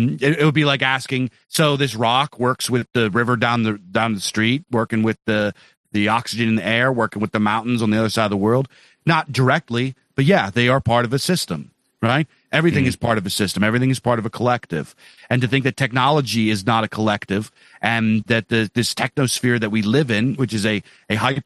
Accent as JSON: {"language": "English", "region": "Pennsylvania", "country": "United States", "tie": "born or raised there", "said": "I grew up in Pennsylvania. This is the capital of deer hunters and outdoorsmen."}